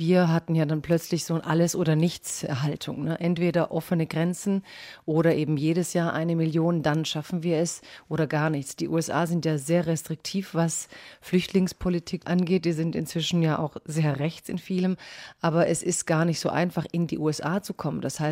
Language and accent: German; Germany; wenn ich irgendwo ankam und sagte, ich komme aus Deutschland, wirklich noch nie erfahren hatte.